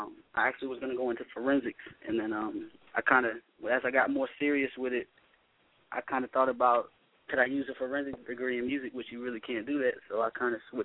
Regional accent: Indiana, United States; Yeah, just like I'm from Indiana, when I shot my first video, I actually drove 16 hours back to Indiana to shoot the video in Indiana.

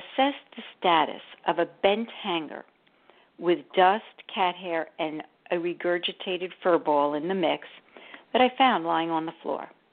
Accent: New York, United States; I grew up on Long Island, New York. It's in the center part of the island. It was characterized by lots of asphalt, gas stations, and strip malls.

